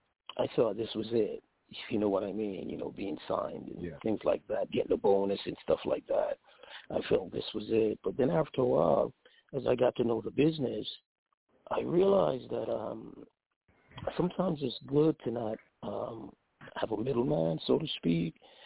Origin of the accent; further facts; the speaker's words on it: New York City, New York, United States; also born or lived in Kingston, Jamaica; I was 10 years old. I grew up in New York City in the Bronx, actually.